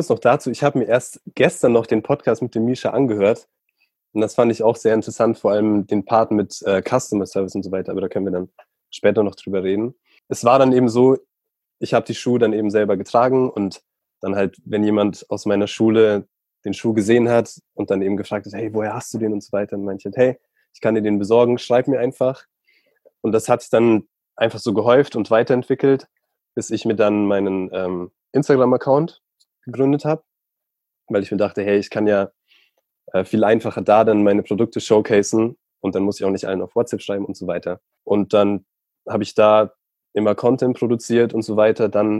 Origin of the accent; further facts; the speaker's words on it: Bavaria, Germany; bei uns auf dem Land und Supreme und Palace, ich bin am Chiemsee aufgewachsen.